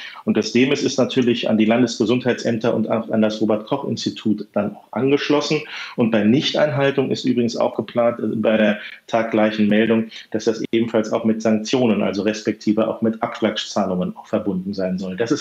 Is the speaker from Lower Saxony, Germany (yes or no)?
yes; Braunschweig, Lower Saxony, Germany; ich komme jetzt aus dem Land Niedersachsen, komme auch aus Braunschweig.